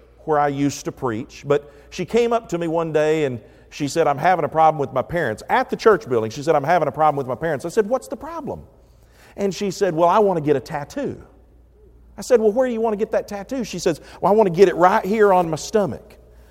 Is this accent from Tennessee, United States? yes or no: yes; Tennessee, United States; or at least that used to fall down where I grew up in West Tennessee.